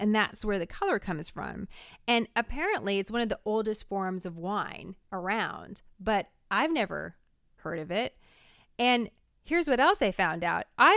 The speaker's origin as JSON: {"language": "English", "town": "San Francisco", "region": "California", "country": "United States", "tie": "born or raised there", "said": "when I grew up in San Francisco, there were no Walmarts. There was a Walgreens and a Five and Dime, but there wasn't a Walmart."}